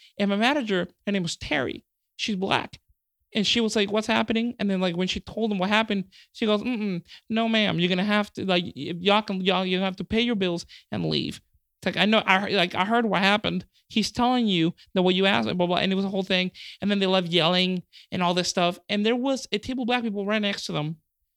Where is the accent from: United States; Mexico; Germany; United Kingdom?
Mexico; because I'm from Mexico, you know what I mean?